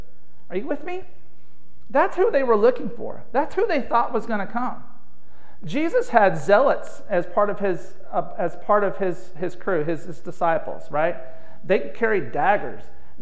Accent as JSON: {"language": "English", "region": "Alabama", "country": "United States", "said": "I'm from Alabama. I'm an alumni of Alabama."}